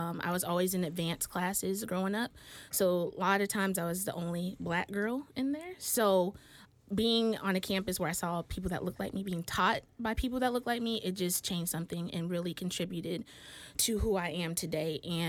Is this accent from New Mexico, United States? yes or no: no; Seattle, Washington, United States; born there; Military, born and raised. I was born in Seattle, Washington. My dad was stationed there. That's where he met my mother. And between then and now, I've lived in 7 different states and 1 other country beyond the U.S.